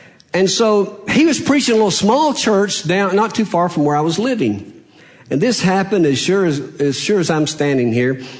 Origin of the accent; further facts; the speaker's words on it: Alabama, United States; I'm from Alabama, born, bred, and raised